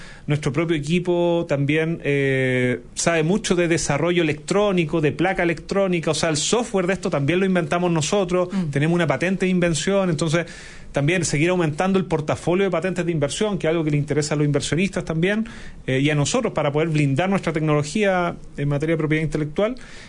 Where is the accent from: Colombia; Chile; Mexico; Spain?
Chile; Y a veces no lo valoramos tanto. Cuando salimos de Chile nos damos cuenta de lo importante que es.